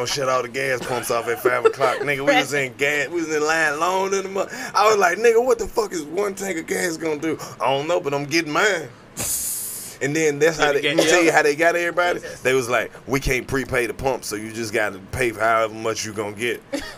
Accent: Mississippi, United States; Yeah, I'm from Mississippi.

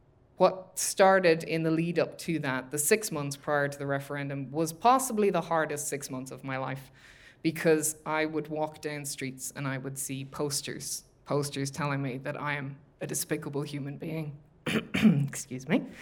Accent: Ireland; growing up in Ireland

